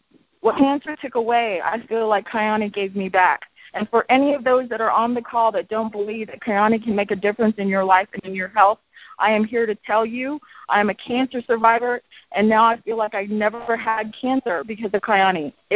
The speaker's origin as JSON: {"language": "English", "town": "Dallas", "region": "Texas", "country": "United States", "said": "I am from Dallas, Texas."}